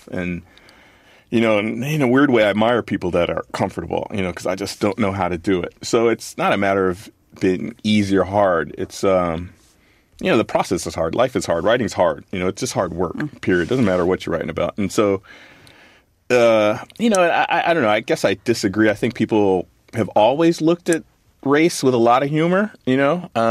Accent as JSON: {"language": "English", "town": "Los Angeles", "region": "California", "country": "United States", "tie": "born or raised there", "said": "But, you know, I grew up in Los Angeles. And so, I mean, I don't live there now."}